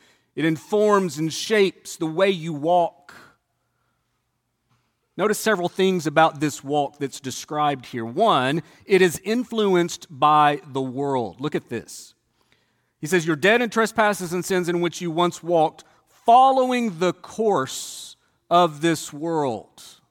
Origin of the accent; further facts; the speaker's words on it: the South, United States; You'd never know I'm from the South.